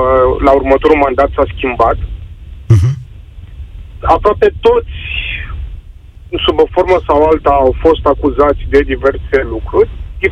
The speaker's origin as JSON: {"language": "Romanian", "town": "Ploiești", "region": "Prahova", "country": "Romania", "said": "Bun, eu sunt din Ploiești."}